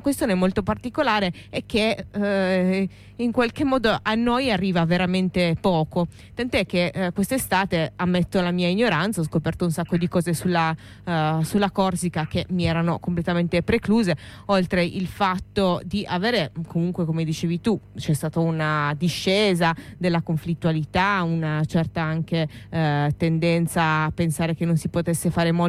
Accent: Sardinia, Italy; anche se come te sono sarda

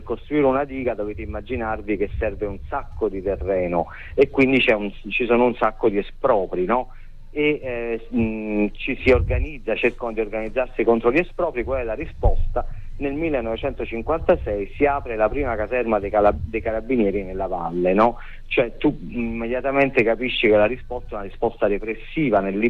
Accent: Naples, Campania, Italy; io poi l'accento probabilmente mi tradisce, non sono esattamente di Verona, ma sono napoletano

